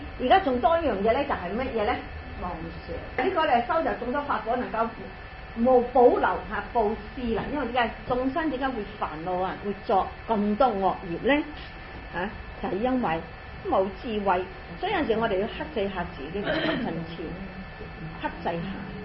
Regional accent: China; 好似我哋中國人講啦，出海又要平安，翻返嚟又要平安啦。

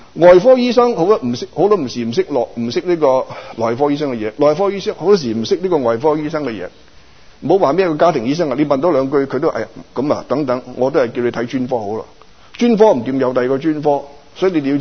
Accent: Guangdong, China; 所以呢我們廣東人用廣東人的術語、廣東人的說話去說

